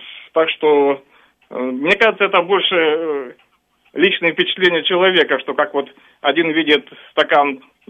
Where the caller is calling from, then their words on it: Auckland, New Zealand; Я обещал позвонить из Окленда, из Новой Зеландии.